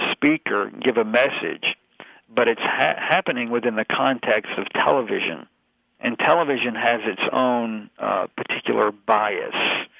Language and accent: English; Clarksville, Tennessee, United States; when I visit my hometown where my father lives, I attend a Lutheran church, Missouri Synod, there in Clarksville, Tennessee.